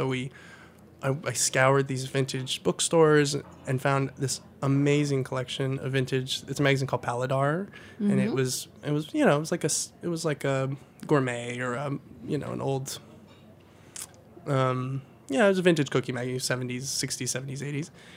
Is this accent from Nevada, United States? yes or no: yes; Nevada, United States; there was propaganda about Mexico growing up when I grew up in Nevada, and there was a lot of, I grew up around a lot of Mexican-American people